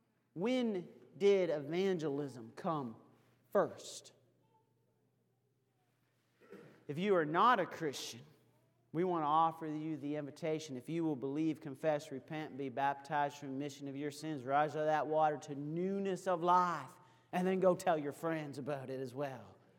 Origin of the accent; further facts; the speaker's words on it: Canada; I grew up in Canada. We don't even have four downs up there.